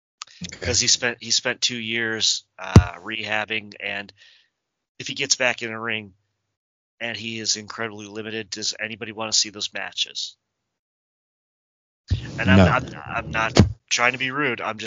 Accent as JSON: {"language": "English", "town": "Cleveland", "region": "Ohio", "country": "United States", "said": "Hey, I'm from Cleveland."}